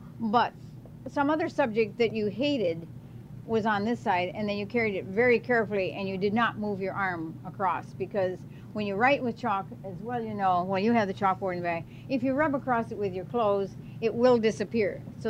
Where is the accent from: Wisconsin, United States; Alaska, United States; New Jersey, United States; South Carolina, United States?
Wisconsin, United States; I came from Wisconsin, near the capital, Madison, Wisconsin.